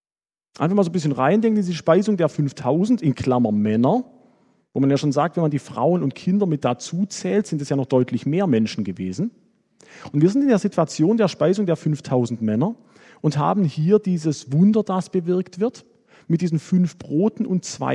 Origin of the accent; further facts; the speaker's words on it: Würzburg, Bavaria, Germany; Ich komme aus Würzburg. Wer es vergessen hat, Gemeinde Würzburg bin ich momentan. Bin da schon seit 2-3 Jahren unterwegs.